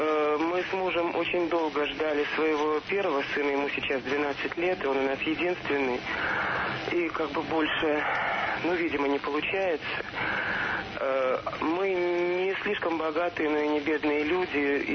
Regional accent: Moscow, Russia; я москвичка.

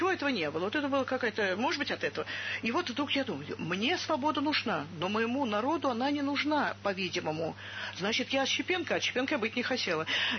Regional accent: Moscow, Russia; я москвичка

